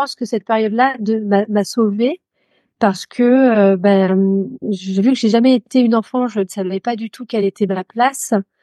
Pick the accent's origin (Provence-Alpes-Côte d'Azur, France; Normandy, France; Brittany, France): Normandy, France; Caen; Alors, j'ai grandi en Normandie, une partie dans la Manche et une autre partie ensuite à Caen pour mes études. Et c'est l'endroit où je me sens chez moi. Et d'ailleurs, j'habite près de Caen aujourd'hui.